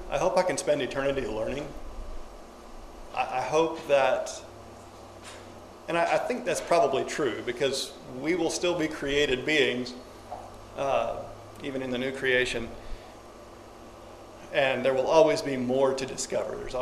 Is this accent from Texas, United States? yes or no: no; Arkansas, United States; I don't know that I know some of you, and I haven't met many of you. I'm from Arkansas. I teach school in Harrison, Arkansas at the Hillcrest Christian School.